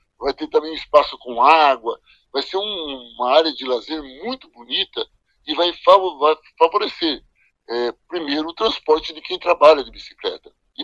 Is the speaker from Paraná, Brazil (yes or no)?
yes; Maringá, Paraná, Brazil; até porque eu sou de Maringá, né?